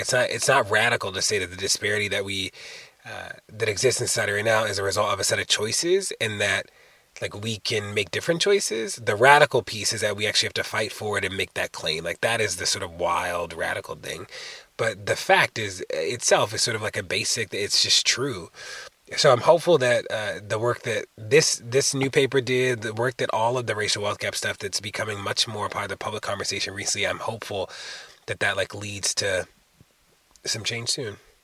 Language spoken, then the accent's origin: English; Baltimore, Maryland, United States; And, you know, the dental profession actually began in Baltimore, my hometown, and the place that I live in.